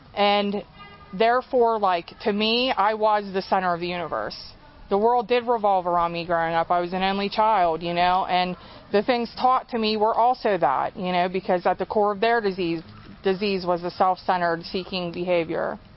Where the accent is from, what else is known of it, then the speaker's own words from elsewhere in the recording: McKees Rocks, Pennsylvania, United States; My parents were both addicts, and I grew up in McKees Rocks in Pittsburgh.